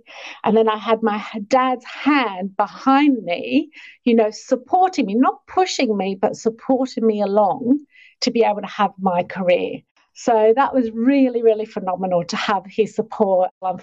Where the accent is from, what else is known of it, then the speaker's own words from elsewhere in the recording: Australia; Yeah, so I'm actually Australian from Italian heritage. So bit of a whirlwind there. My family migrated from Italy to Australia back in the 50s and 60s.